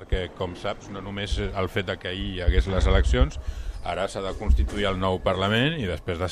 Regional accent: Catalonia, Spain; com a català

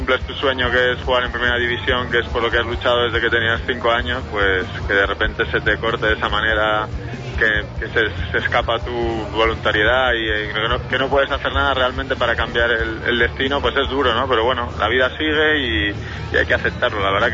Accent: Salamanca, Castile and León, Spain; yo me crié en la cantera del Real Madrid, aunque yo no soy de Madrid, yo soy de Salamanca

